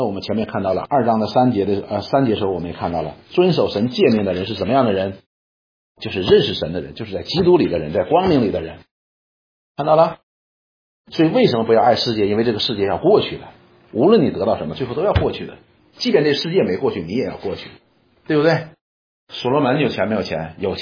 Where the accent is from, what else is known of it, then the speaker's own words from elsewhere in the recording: China; 所以你看我们中国人讲说什么食色性也